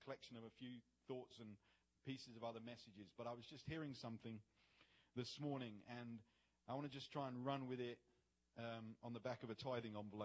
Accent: England, United Kingdom; moved away as an adult; Obviously, I'm not from these parts. I'm from England. I lived there until 2001.

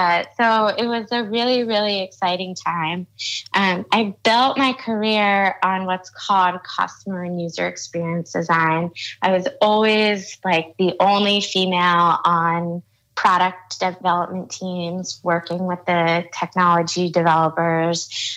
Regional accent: Philadelphia, Pennsylvania, United States; also born or lived in New York City; I grew up in Philadelphia, but I moved to New York City and started continuing to do design for startups

